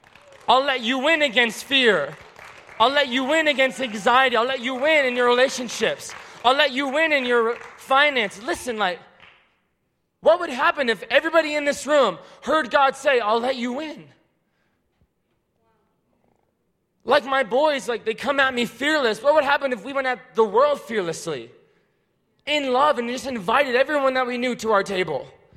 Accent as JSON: {"language": "English", "town": "Seattle", "region": "Washington", "country": "United States", "tie": "born there", "said": "So I'm a huge Seahawks fan. I was born in Seattle."}